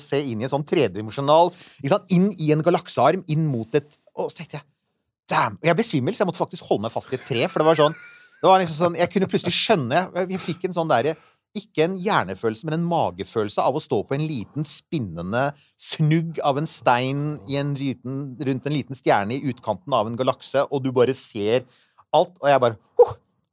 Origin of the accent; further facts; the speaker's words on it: Bærum, Akershus, Norway; Jeg vokste opp ute på Rykken i Bærum, og det var ikke så bebygd rundt der da jeg vokste opp